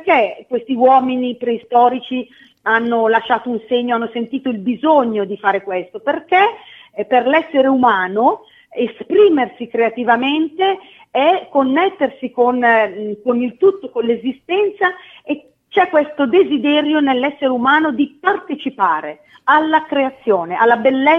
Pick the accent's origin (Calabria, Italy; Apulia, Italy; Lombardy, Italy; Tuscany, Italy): Lombardy, Italy; Io vengo nata e cresciuta in Valle Camonica, magari qualcuno degli ascoltatori la conoscerà anche come Valle dei Segni.